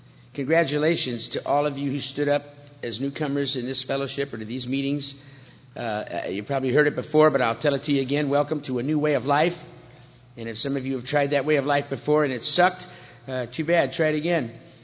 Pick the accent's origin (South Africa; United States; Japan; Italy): United States; San Diego, California; because I'm from San Diego, and we're real relaxed down there, and my home group is the Lemon Grove Nooner, the Nooner meetings at the Lemon Grove Alano Club